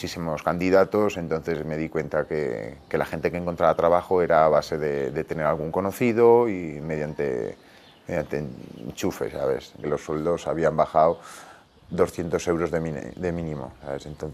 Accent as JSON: {"language": "Spanish", "town": "Castejón", "country": "Spain", "tie": "born or raised there", "said": "Yo tenía claro que si iba a fabricar un producto típico de mi pueblo, pues la industria la tenía que poner en mi pueblo. Aparte de que pues el tema de infraestructura, que es muy importante y muy costoso, pues bueno, yo lo tenía listo para poder hacer aquí en Castejón."}